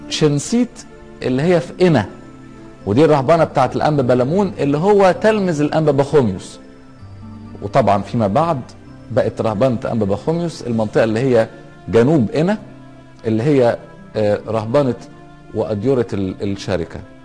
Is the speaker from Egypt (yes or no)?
yes; Egypt; ليقدس الأرض ويقدس بلدنا مصر